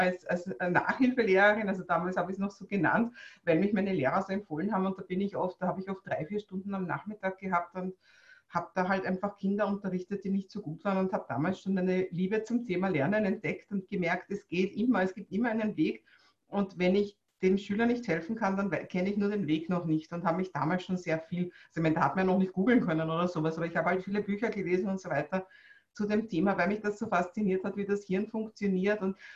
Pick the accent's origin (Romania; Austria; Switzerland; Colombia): Austria; Vienna; Naja, ich bin halt am Stadtrand von Wien groß geworden